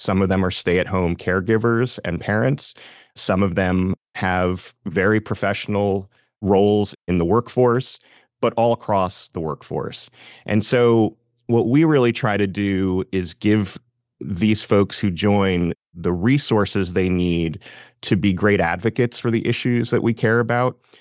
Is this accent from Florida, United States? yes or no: no; Connecticut, United States; now in Maryland, United States; I grew up with my mom being a PTA leader locally when I grew up in Connecticut.